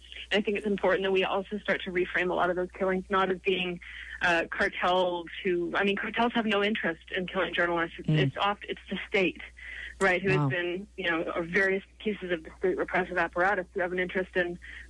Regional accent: Canada; I'm a Canadian, you know

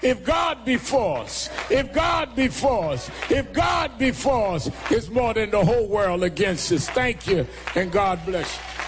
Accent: New York, United States; I come from New York. They got a place in New York.

